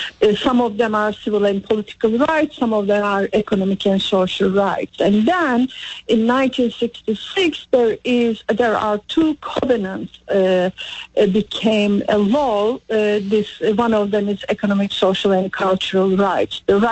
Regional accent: Turkey; English is a second language; now in United States; And I am from Turkey originally, but I live in the United States, and I have two citizenships, actually.

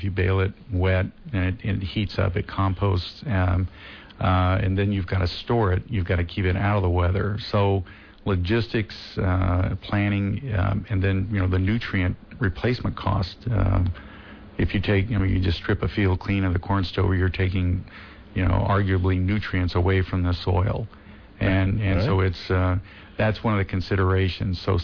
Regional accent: Midwest, United States; now in California, United States; I grew up in the Midwest, and when I came to California, I thought I knew what agriculture was, but I just stood there in slack-jawed amazement.

